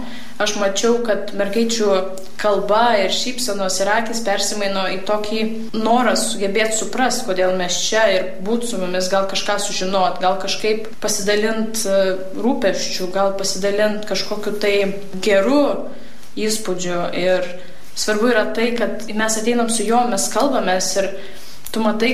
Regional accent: Vilnius, Vilnius County, Lithuania; aš esu iš Vilniaus

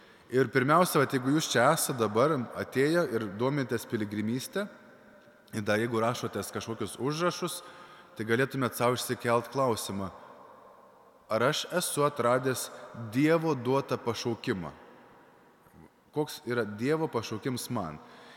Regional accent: Šiluva, Kaunas County, Lithuania; augau Šiluvoj, kur tais laikais, kai augau, nelabai būdavo kažkokių tokių religinių didelių veiklų, apart Šiluvos atlaidų.

